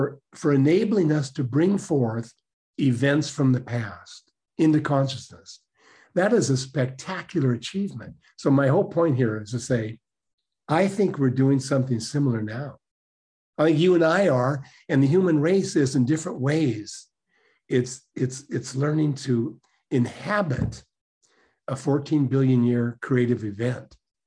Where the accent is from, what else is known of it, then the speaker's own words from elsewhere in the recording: Tacoma, Washington, United States; I grew up in Tacoma, Washington, in the Northwest.